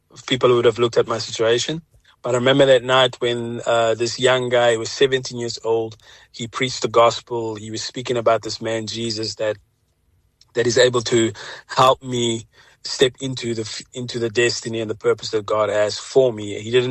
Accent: Jeffreys Bay, Eastern Cape, South Africa; No, never, never. I mean, I'm from Jeffreys Bay. I was born here, and the reason why I went up to Johannesburg was because of music.

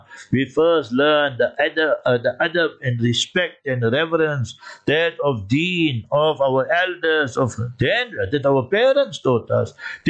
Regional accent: South Africa; So I said, you go tell Sheikh there, I come from South Africa, and don't come tell me I can't see him and all that.

